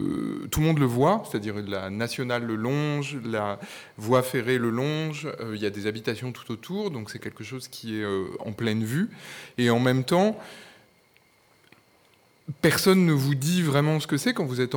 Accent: Orléans, Centre-Val de Loire, France; Donc moi, j'ai grandi à Orléans

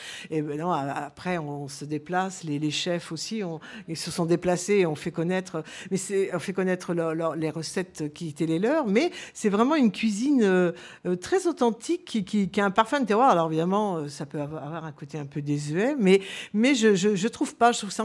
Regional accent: South-West France, France; qu'elle soit faite par chez nous dans le Sud-Ouest

